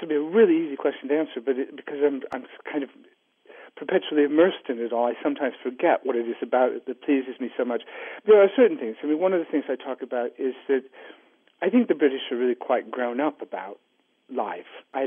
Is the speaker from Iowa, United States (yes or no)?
yes; Iowa, United States; also born or lived in England, United Kingdom; I grew up in Iowa, so I'm an American. I come from the States. I married an English girl and then lived in England for a long time